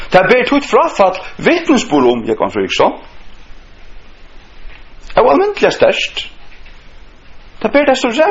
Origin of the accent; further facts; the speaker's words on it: Runavik, Faroe Islands; Det var något som jag minns från min uppväxt i Runavik